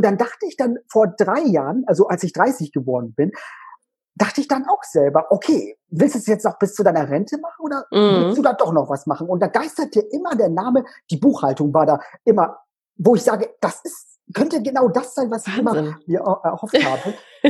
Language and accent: German; Hamburg, Germany; Ja, also ich bin 33 und komme aus Hamburg.